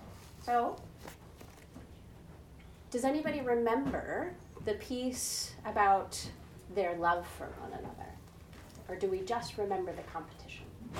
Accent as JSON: {"language": "English", "town": "Hamilton", "region": "New York", "country": "United States", "tie": "born or raised there", "said": "Colgate University and went to Hamilton. So that's my little part of heaven that I grew up in."}